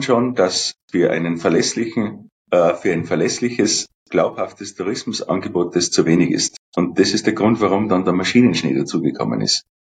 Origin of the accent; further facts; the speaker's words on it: Waidring, Tyrol, Austria; ich bin in Weidring aufgewachsen